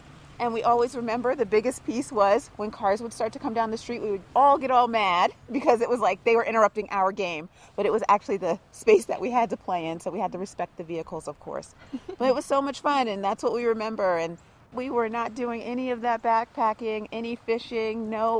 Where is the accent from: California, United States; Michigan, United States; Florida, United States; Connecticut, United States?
Connecticut, United States; Tarsha and I grew up in Connecticut, and so we were what most people would think of as city kids